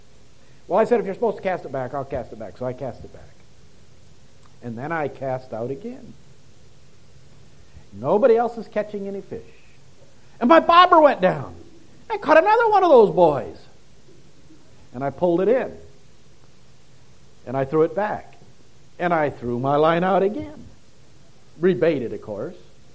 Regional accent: Iowa, United States; Up our way, I come from Iowa, and our lakes are shallow, and our lakes have minnows if they're not killed by the fertilizer.

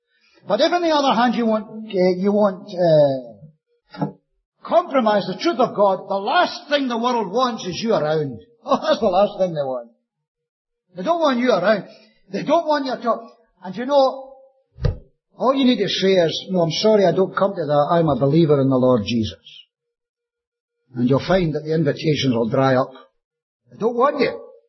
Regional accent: Scotland, United Kingdom; Or maybe because I'm Scottish.

